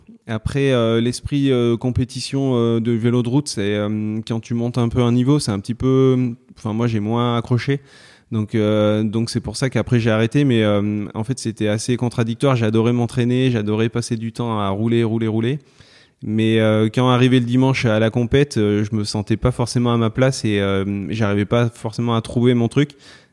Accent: Valence, Auvergne-Rhône-Alpes, France; j'ai 35 ans, je suis né à Valence dans la Drôme et j'habite dans la Drôme. Je suis toujours resté dans la Drôme, très attaché à mes montagnes, à ma région.

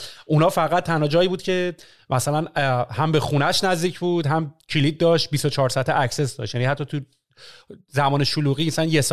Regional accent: Iran; moved away; ما حالا بحث از ایران اومدم بیرونم داشتیم

